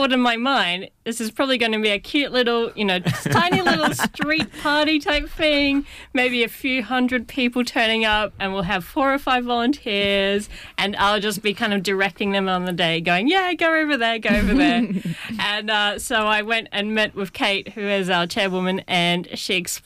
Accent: Brisbane, Queensland, Australia; also born or lived in Sydney; now in Cambridge, United Kingdom; We're living in Sydney, but I'm from Brisbane.

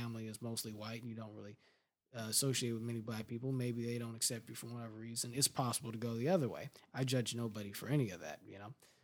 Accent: Culver City, California, United States; I grew up in Los Angeles, but Culver City, California. I grew up in a very mixed racial school district, you know.

